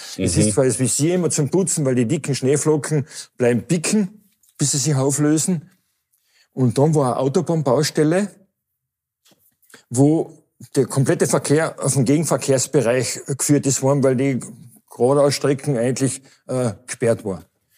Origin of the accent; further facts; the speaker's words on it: Austria; bei uns in Österreich